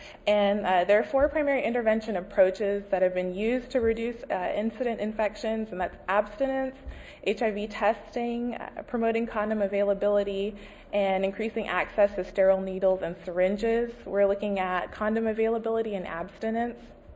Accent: Texas, United States; I realize I still have my coat on, but I'm from Texas, and I'm slowly freezing to death

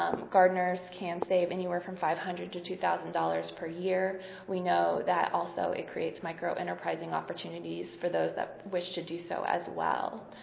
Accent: California, United States; So in the community that I come from, where I'm from San Diego County

